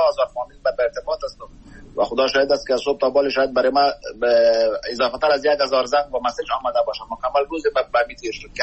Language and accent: Persian; Afghanistan; now in Pakistan; 2.5 سال میشه که ما از افغانستان آمدیم به پاکستان هستم،